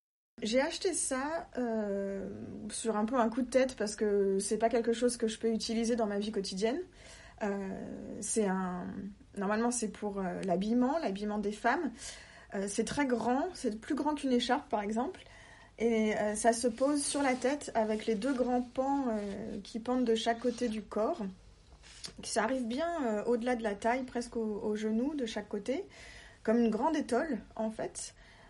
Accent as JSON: {"language": "French", "country": "France", "lives_now": "Copenhagen, Denmark", "said": "j'habite à Copenhague maintenant depuis 2 ans, mais je suis française à la base."}